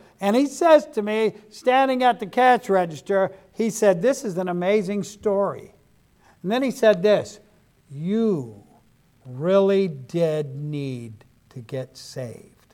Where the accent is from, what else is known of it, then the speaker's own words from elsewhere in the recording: Ohio, United States; I'm from Ohio, and Interstate 75 goes between Toledo and down in Dayton, southern Ohio, where I live.